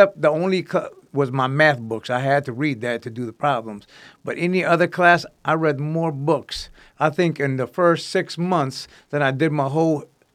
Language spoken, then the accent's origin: English; Michigan, United States; also born or lived in New York; me being from Michigan, all right, and I was born in New York, so I'm part of New York car, Michigan car, Muslim car